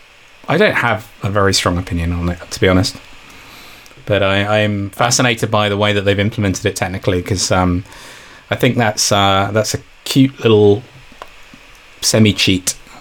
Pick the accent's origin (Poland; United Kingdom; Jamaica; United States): United Kingdom; as a Brit, I don't watch enough soccer to have a very strong opinion.